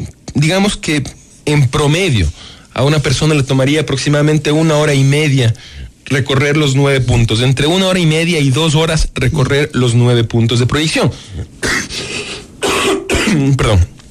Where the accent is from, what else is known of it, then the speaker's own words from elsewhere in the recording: Quito, Pichincha, Ecuador; consolidar el orgullo de la quiteñidad a partir de estar conscientes de lo que como quiteños nos merecemos y tenemos la fortuna de poder disfrutar aquí